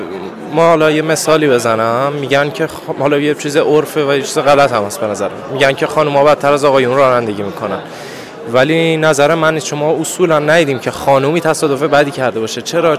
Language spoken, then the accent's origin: Persian; Isfahan, Iran; ببینید، متاسفانه من اصفهانی هستم و توی اصفهان ما قانون ارشاد جداگانه داریم